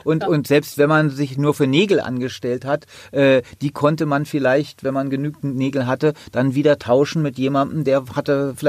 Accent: Berlin, Germany; Also ich bin hier geboren in West-Berlin und halte mich für einen durch und durch

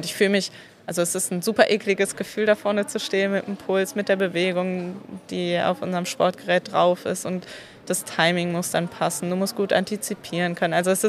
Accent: Kevelaer, North Rhine-Westphalia, Germany; now in Freising, Germany; Kevela ist meine Heimat, da komme ich gerade her und fahre jetzt heute dann nach Hause, nach Freising.

